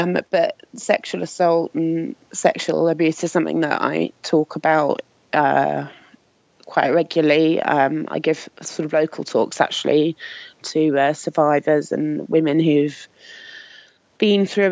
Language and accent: English; United Kingdom; I'm 36, and for anyone that can't tell, I'm British. I'm a mother of three